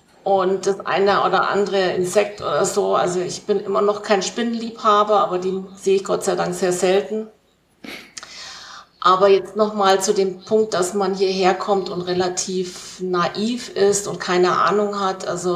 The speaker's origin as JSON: {"language": "German", "country": "Germany", "lives_now": "Costa Rica", "said": "Und dann sage ich, ja, ich bin eine Alemana Tropicalizada, also hier eine Dschungeldeutsche, würde ich sagen. Also ich würde mich wahrscheinlich schon schwer tun, wieder in Deutschland zu leben, nach so vielen Jahren."}